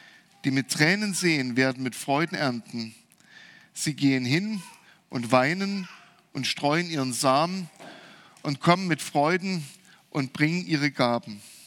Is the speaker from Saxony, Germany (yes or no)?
yes; Saxony, Germany; Ich bin im Erzgebirge aufgewachsen.